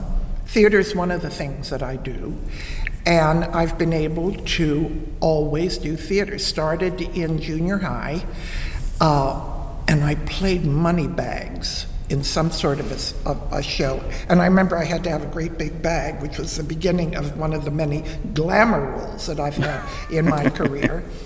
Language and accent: English; Grafton, Pennsylvania, United States; I was born in Grafton, PA, which is a suburb of Blacklick, PA, which is near Indiana, PA. But Grafton doesn't exist anymore.